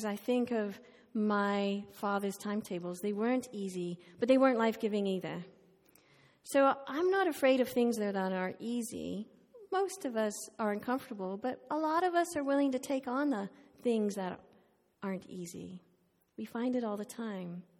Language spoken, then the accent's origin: English; Ireland; I grew up in Ireland, and most of you know also that my dad was a former priest and my mom was a former Catholic nun. So I was obviously very rooted in the Catholic tradition of Christianity.